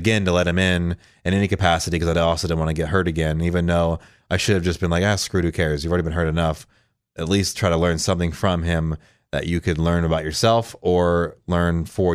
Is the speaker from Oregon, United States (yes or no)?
no; San Francisco, California, United States; And I came from San Francisco, so I didn't come from a small city or anything.